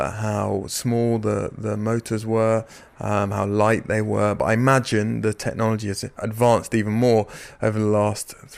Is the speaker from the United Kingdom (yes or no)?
yes; England, United Kingdom; I'm an English journalist. I'm calling from London.